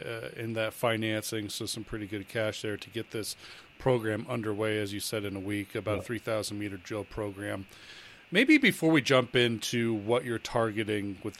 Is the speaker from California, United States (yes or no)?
no; Nebraska, United States; He's not in Colorado, but he is a Nebraskan, and so I got a little respect for Nebraskans, as I'm also from Nebraska.